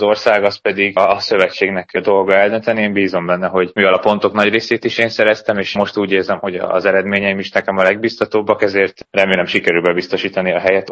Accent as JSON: {"language": "Hungarian", "country": "Hungary", "said": "Sok szerepe talán nincs annak, hogy én magyar vagyok, szerencsére nem kezelnek külön."}